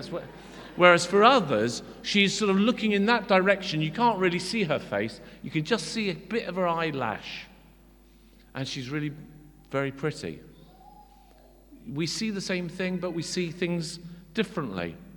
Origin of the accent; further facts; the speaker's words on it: Guernsey; I was brought up on Guernsey, there was lots of sea.